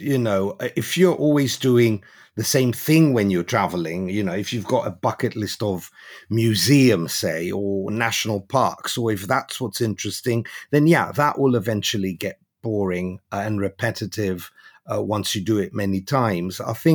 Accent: Greece; When I grew up in Greece, you know, everyone was encouraged to be a lawyer, a doctor, or an engineer.

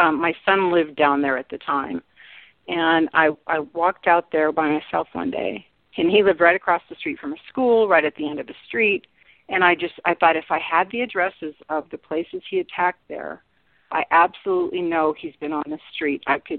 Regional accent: Sacramento, California, United States; see, I'm from Sacramento, and I really literally I covered all the same areas he did

